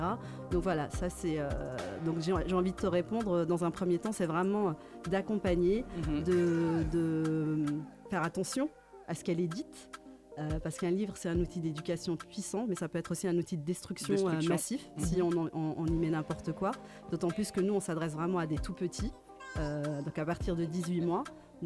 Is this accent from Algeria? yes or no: yes; Algeria; also born or lived in Paris; je suis née à Paris, mais j'ai grandi, j'ai fait mes études jusqu'au lycée, en fait, en Algérie. Donc, c'est une chance, parce que je suis issue de différentes cultures.